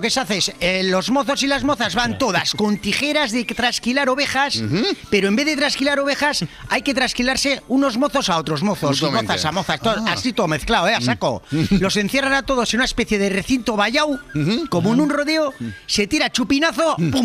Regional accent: Basque Country, Spain; vengo a hablaros hoy de cosas bonitas, tradicionales y ancestrales de mi tierra. Celebraciones vascas de más de un millón de años de antigüedad

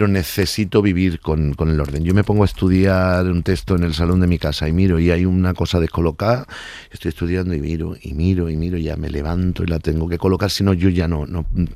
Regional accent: Marbella, Andalusia, Spain; Nací en Marbella y mi padre tenía el bar en San Pedro. Yo viví unos años en San Pedro Alcántara.

